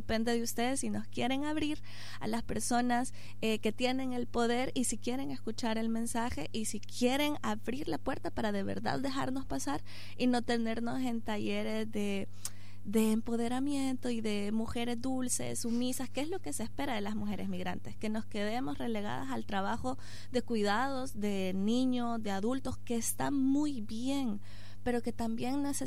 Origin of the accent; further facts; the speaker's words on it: El Salvador; moved away; Yo soy de El Salvador y estoy acá hace 3 años.